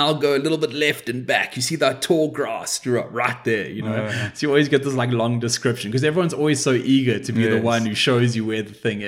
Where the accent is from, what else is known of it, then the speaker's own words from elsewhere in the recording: Eastern Cape, South Africa; So, where I grew up in the Eastern Cape, sort of at the... Quite south in South Africa, on the south coast or, like, southeast coast